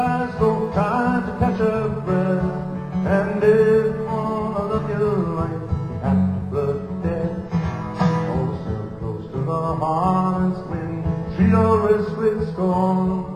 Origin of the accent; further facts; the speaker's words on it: Croydon, London, United Kingdom; Now, I would love to sound like … I don't. I'm from Croydon, not Mississippi. And so I've had to adapt.